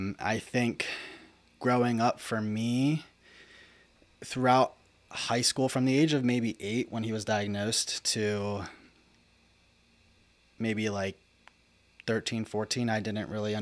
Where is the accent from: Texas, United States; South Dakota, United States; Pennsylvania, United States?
Pennsylvania, United States; Lebanon; Like you said, born and raised in Lebanon, PA. I went to Cedar Crest High School, graduated from there in 2018.